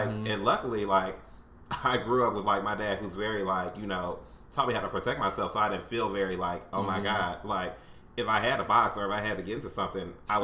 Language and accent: English; Kansas City, Kansas, United States; moved away as an adult; now in Chicago, United States; I've lived in Chicago now for 4 years, originally born and raised in Kansas City, Kansas, right next to Kansas City, Missouri